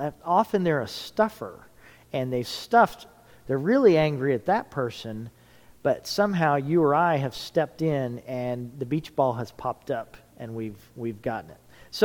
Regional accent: Indianapolis, Indiana, United States; Now, I grew up in Indianapolis, Indiana.

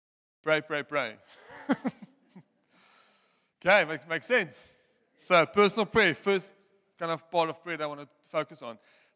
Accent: South Africa; accent: Afrikaans; English is a second language; I'll say that again because I badly messed it up. It's my Afrikaans accent, sorry.

